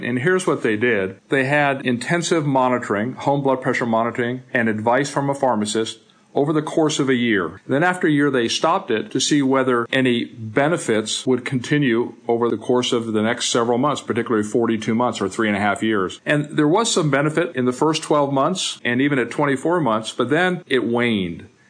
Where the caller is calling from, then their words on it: Texas, United States; And Elizabeth, I'm recording from Texas, and you're in Spain on a bicycle trip.